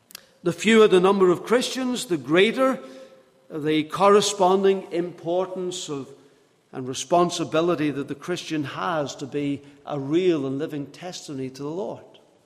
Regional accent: Liverpool, North West England, United Kingdom; And I never made them any of the wiser that I was from Liverpool. And I just went away with it. So I have a strange accent.

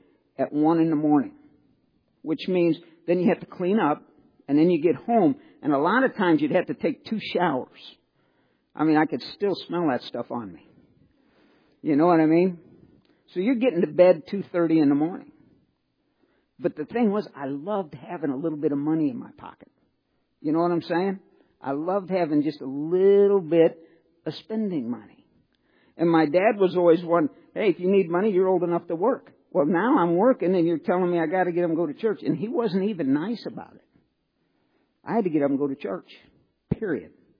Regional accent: St. Louis, Missouri, United States; I grew up in St. Louis, in the suburbs

